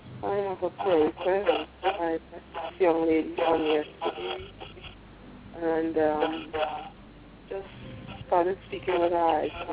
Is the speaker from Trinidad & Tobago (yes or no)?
yes; Trinidad & Tobago; She found out that I was from Trinidad